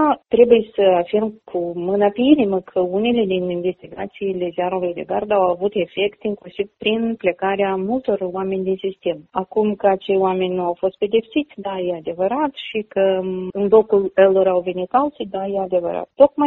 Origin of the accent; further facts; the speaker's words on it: Moldova; m-am născut și am crescut în Republica Moldova